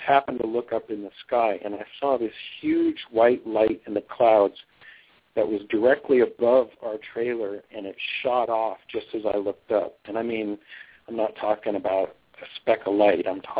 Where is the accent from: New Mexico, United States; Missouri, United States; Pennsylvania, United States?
New Mexico, United States; born there; also born or lived in Oregon; You know, I was born in New Mexico, but I'm adopted